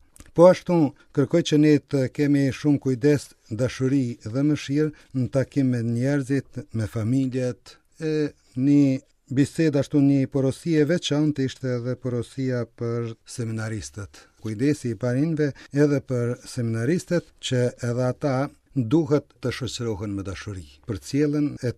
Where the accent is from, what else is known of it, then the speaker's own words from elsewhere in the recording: Kosovo; born there; i thash që jam shqiptar dhe që jam i lindur në Kosovë